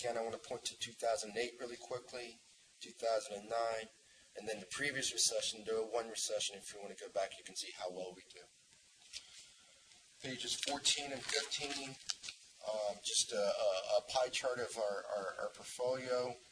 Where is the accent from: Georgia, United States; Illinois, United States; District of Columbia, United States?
District of Columbia, United States; Washington; I'm from Washington, D.C.